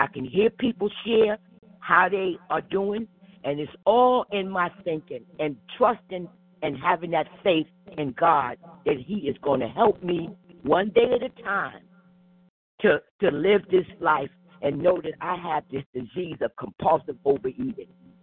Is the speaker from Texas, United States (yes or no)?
no; New Jersey, United States; I'm from New Jersey